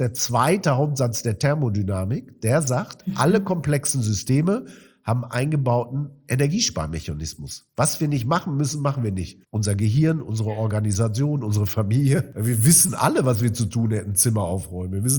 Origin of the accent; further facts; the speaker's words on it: Marl, North Rhine-Westphalia, Germany; Ich komme aus Mahl. Mahl ist neben Gelsenkirchen noch ein bisschen hässlicher als Gelsenkirchen. Auch eine große Zeche gehabt, Auguste Victoria. Da bist du geprägt, dass Maloche wichtig ist.